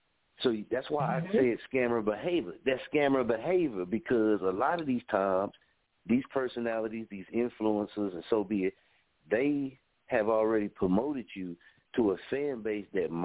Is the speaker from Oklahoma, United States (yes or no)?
yes; Stony, Oklahoma, United States; I'm from Stony, Oklahoma, man.